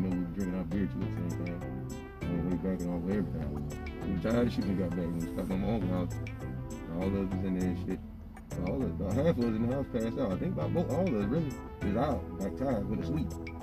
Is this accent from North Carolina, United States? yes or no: yes; North Carolina, United States; on my birth certificate, man, I got North Carolina. I grew up in North Carolina.